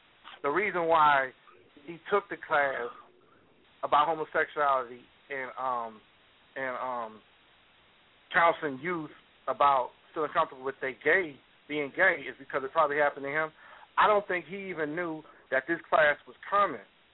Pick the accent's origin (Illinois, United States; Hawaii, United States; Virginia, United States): Illinois, United States; Chicago; but I know when we grew up in Chicago, we went all the house parties.